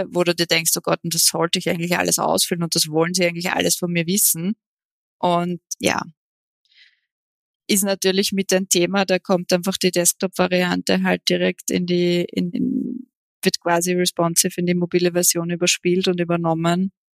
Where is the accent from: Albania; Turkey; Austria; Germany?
Austria; bei uns in Österreich